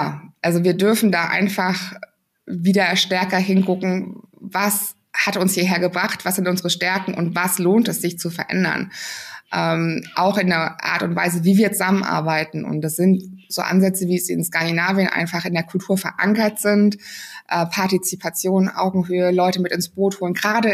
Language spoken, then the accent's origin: German; Germany